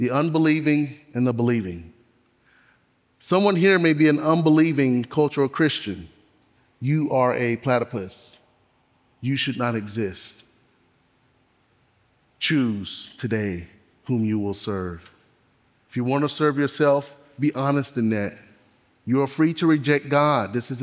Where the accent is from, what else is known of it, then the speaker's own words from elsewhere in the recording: the South, United States; I grew up in the South. I'm a young black man.